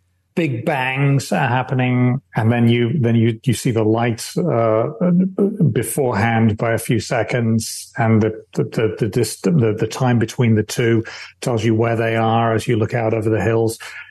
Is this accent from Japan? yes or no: no; England, United Kingdom; accent: English; I have bad French when I speak it with my English accent, and Americans will be doing the same.